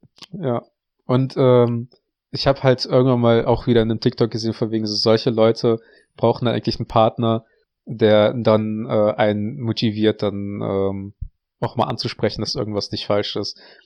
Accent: Russia; German is a second language; now in Germany; ich bin in Russland auf dem Dorf aufgewachsen und hab in einem Rohbau gelebt ein bisschen.

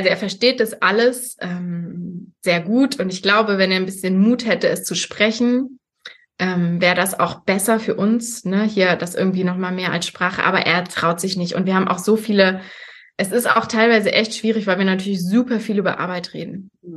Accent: Germany; first language Dutch; German is a second language; Ich bin gerade so, sage ich immer, wenn ich erzähle, wo ich geboren bin, gerade so in Deutschland geboren. Meine Eltern waren ungefähr ein Jahr hier und dann ganz knapp auf jeden Fall. Und dann bin ich schon hier auf die Welt gekommen

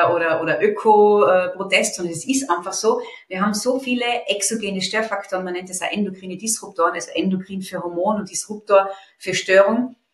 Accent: Innsbruck, Tyrol, Austria; Ich bin bald 50. Ich bin aus Innsbruck, Tirol

